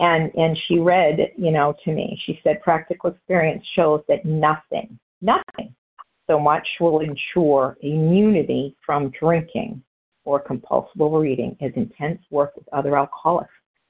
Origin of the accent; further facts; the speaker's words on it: New Hampshire, United States; I'm calling from Florida. I hail from New Hampshire, but snowbirding in Florida, and so I'm very grateful to be here.